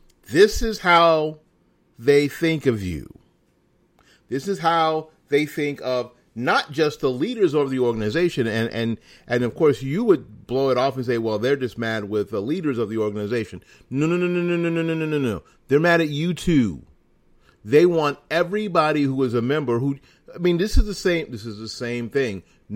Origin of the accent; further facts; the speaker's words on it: Florida, United States; There will probably be certain cities even here in my home state of Florida.